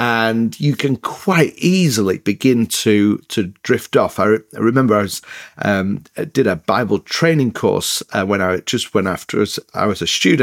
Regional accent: England, United Kingdom; accent: northern English; now in United States; moved back to another place in the north of England. So my accent is a bit, well, it's northern, but it's a bit mixed up. But then we moved to the States just over 4 years ago, and I'm trying to keep my English accent.

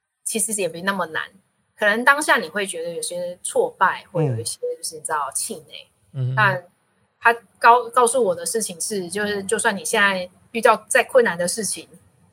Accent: Taiwan; 我们台湾人大概就是8:55、9点出现嘛

